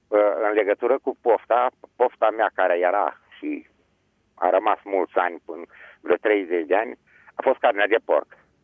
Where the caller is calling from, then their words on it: Suceava, Suceava County, Romania; Eu sunt de la Suceava.